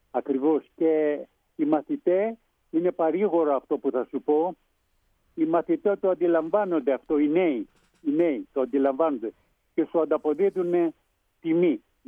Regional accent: Hydra, Attica, Greece; Στην Ήδρα μεγάλωσα, στην Ήδρα γεννήθηκα και μένω μόνιο μας στην Ήδρα πάλι.

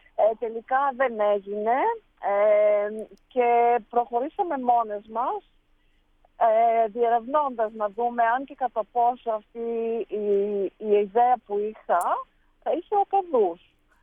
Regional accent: Ioannina, Epirus, Greece; Επίσης τα Γιάννενα είναι η πατρίδα μου.

